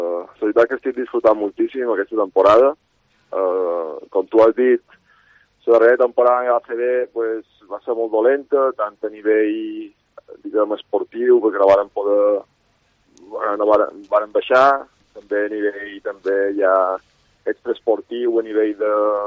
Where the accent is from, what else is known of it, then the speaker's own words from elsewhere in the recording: Balearic Islands, Spain; com a mallorquí m'agradaria doncs, que se salvessin en el final